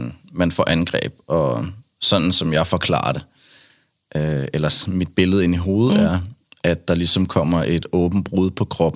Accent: Kattinge, Zealand, Denmark; Jamen, jeg er fra en lille by ude fra Roskilde. Mm. 10 km væk, en lille landsby, der hedder Kattinge.

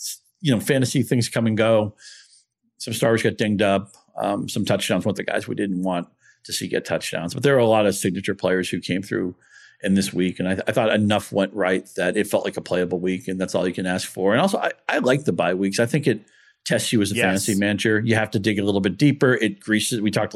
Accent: New England, United States; I'm from New England. I'm a Patriots fan.

